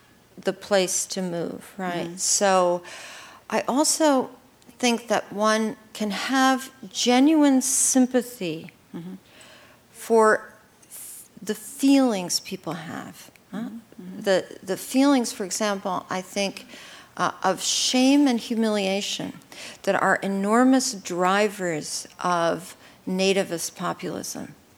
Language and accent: English; Midwest, United States; I grew up in the Midwest, you know, on what used to be the prairie.